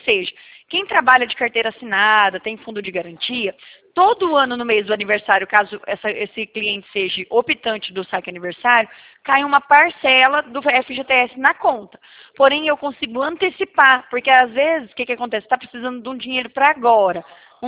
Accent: Paraná, Brazil; não sou do Rio, eu falo porteiro, eu sou do interior do Paraná.

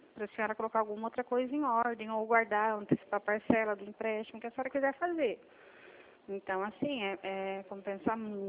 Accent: Presidente Prudente, São Paulo, Brazil; Eu sou de Presidente Prudente, Estado de São Paulo.

